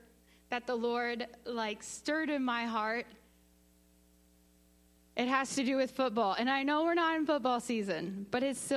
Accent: Wisconsin, United States; Even though I grew up in the Packer land and area, I did not grow up in a household that had any culture of football.

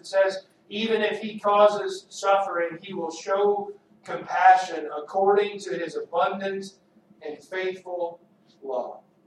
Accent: Texas, United States; if you ever played high school football, and I grew up in Texas, two-a-days were a national holiday.

